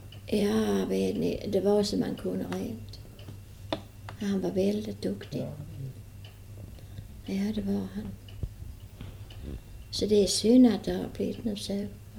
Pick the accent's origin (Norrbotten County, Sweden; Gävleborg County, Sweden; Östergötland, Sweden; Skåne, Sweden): Skåne, Sweden; Yngsjö; moved away; Jag är från Yngsjö. Och jag hade första tiden jag var kommande hit till Huvud. Jag kom ju hit 1913.